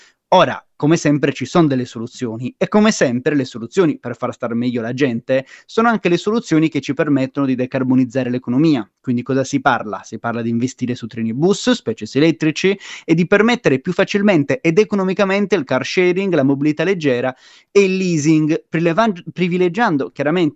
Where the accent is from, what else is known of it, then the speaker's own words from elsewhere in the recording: Sardinia, Italy; lo dico da sardo